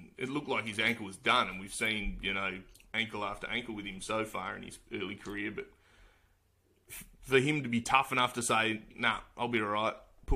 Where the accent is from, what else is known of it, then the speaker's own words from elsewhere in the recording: Australia; I know I'm biased being Australian